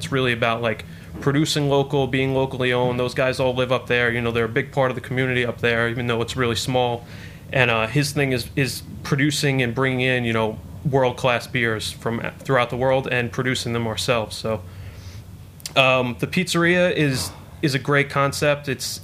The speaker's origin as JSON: {"language": "English", "region": "New York", "country": "United States", "said": "I'm actually from New York. Came back for the winter."}